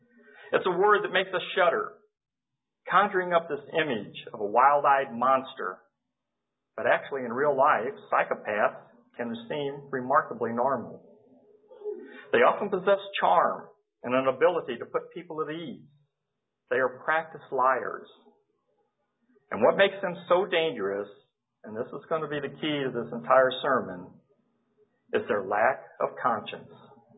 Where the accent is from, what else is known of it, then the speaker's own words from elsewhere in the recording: St. Louis, Missouri, United States; As I said, I'm from the St. Louis area